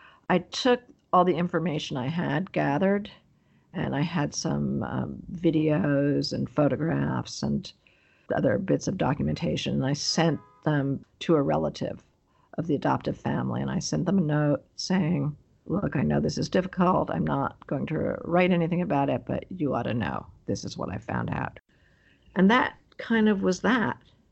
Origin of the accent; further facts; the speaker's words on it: United States; And okay, I'm American, but do I owe the American family more than I owe the Chinese family?